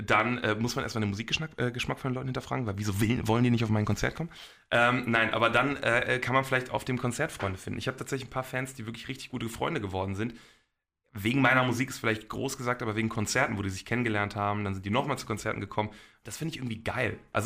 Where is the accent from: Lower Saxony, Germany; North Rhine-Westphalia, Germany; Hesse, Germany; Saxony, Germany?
North Rhine-Westphalia, Germany; Bochum; Woher ich komme aus dem Ruhrgebiet und aus irgendeinem Grund, also in Bochum speziell, sagt man zu vielen Sachen einfach ja sicher.